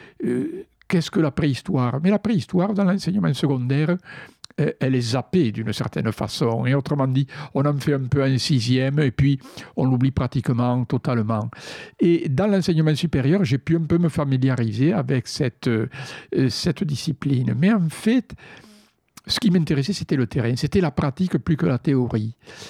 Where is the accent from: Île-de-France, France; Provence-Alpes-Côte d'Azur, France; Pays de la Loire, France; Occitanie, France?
Occitanie, France; Carcassonne; born there; Bien, je suis né à Carcassonne, donc une veille de Noël d'avant-guerre.